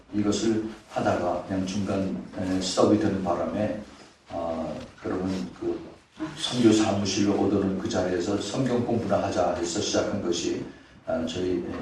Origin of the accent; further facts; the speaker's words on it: Los Angeles, California, United States; 저는 로스앤젤레스, 그 미국의 캘리포니아에서 왔습니다.